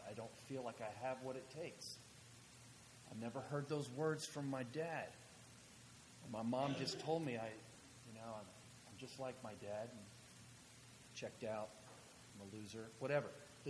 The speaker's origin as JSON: {"language": "English", "region": "the South", "country": "United States", "said": "I'm from the South, and they say goodbye, you know, in the house, at the door, in the driveway, and as you're leaving in the car. It's a Southern thing."}